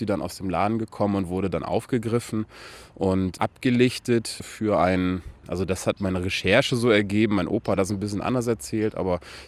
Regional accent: Lower Saxony, Germany; als Ostfriese wirst du oft auch belächelt so außerhalb von Ostfriesland.

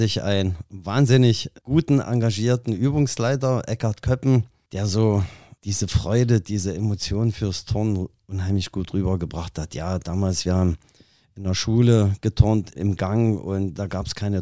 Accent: Bad Salzungen, Thuringia, Germany; Also ich stamme aus Bad Salzungen an der Werra. Das ist so Thüringen, kurz vor Hessen.

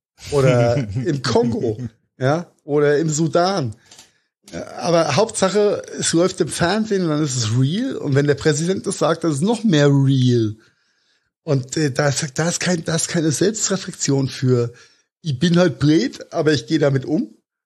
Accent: Rhineland-Palatinate, Germany; Wir kommen aus Rheinhessen.

